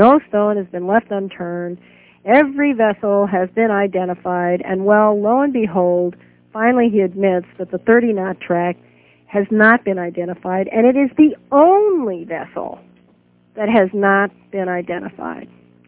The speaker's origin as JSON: {"language": "English", "country": "United States", "said": "the bottom line is that I'm an American."}